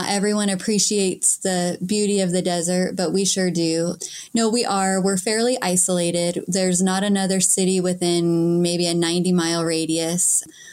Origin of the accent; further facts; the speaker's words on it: Ridgecrest, California, United States; I grew up mostly here in Ridgecrest